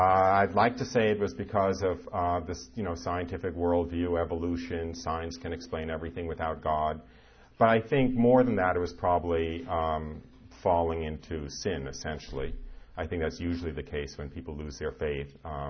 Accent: New York, United States; I was raised outside of New York City, very Jewish, fairly observant.

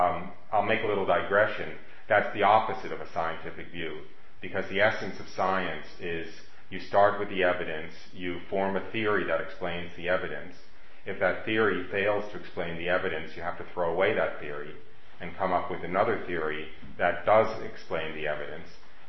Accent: United States; I was born and raised Jewish in the United States, quite Jewish, quite religiously Jewish, and also entirely socially Jewish

